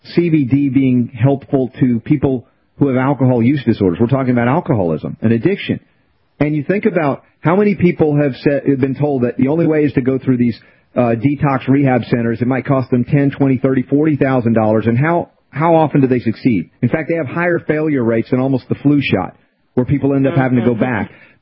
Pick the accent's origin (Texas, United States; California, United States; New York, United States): New York, United States; Now, I'm from New York, but I was a kid, right? But I can play New York energy.